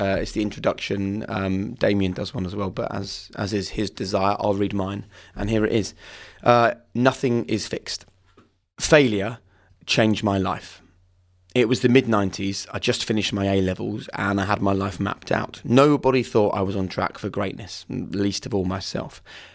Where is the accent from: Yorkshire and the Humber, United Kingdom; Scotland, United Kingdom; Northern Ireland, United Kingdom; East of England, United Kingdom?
East of England, United Kingdom; Norwich; I was planning to get a job back in my hometown, maybe for the local newspaper or something.